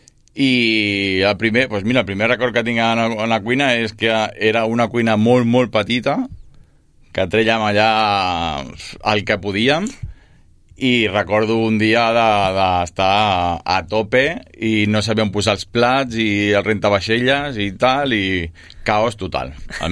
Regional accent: Terrassa, Catalonia, Spain; now in Sabadell, Spain; nosaltres som de Sabadell. Bueno, jo sóc de Terrassa, ja fa 15 anys que visc a Sabadell

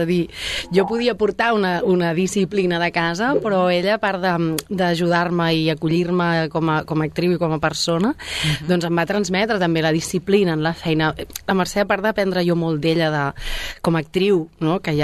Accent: Sabadell, Catalonia, Spain; also born or lived in Barcelona; Jo neixo a Barcelona, però bueno, a la que surto de la Deixeus vinc a viure aquí. Sempre m'he criat a Sabadell, he viscut i he crescut aquí, a mitges amb el Baix Empordà

